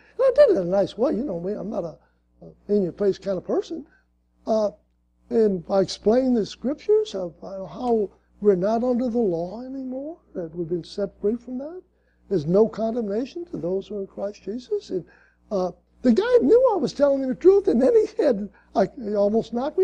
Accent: New Orleans, Louisiana, United States; But no, I'm from the Ninth Ward. You know, most of my family grew up in a project. You know, we didn't have anything.

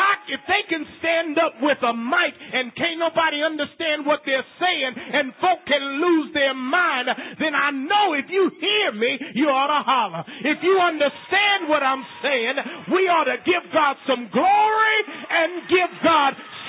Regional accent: Cleveland, Ohio, United States; of course I'm from Cleveland and the Cleveland Browns were winning.

